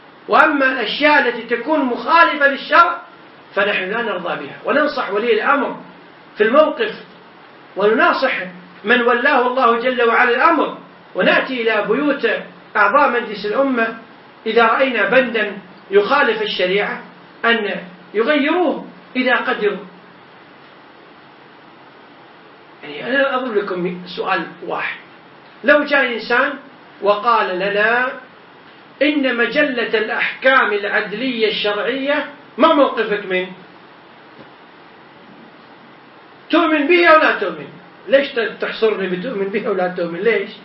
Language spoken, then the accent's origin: Arabic; Kuwait; في موقع عندنا في الكويت للإفتاء